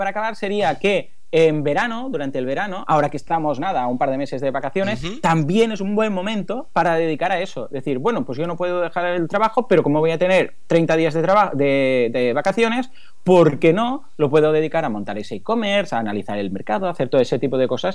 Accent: Mataró, Catalonia, Spain; porque yo soy de Mataró

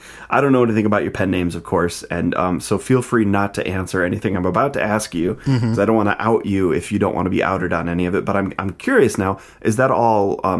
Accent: Michigan, United States; You also mentioned in your bio that you're from Michigan, and I'm from Michigan.

